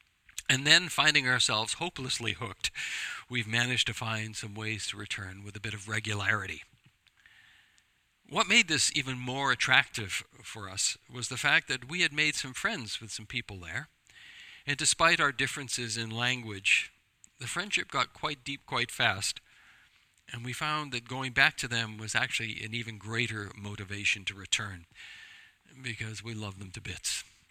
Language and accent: English; British Columbia, Canada; the geography reminded me of my early years growing up in the Okanagan Valley.